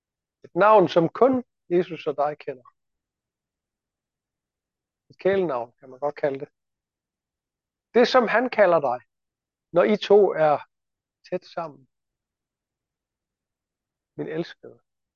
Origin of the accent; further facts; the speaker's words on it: Esbjerg, Region of Southern Denmark, Denmark; jeg bor her i Esbjerg, jeg er esbjergenser. Jeg hører til i Esbjerg.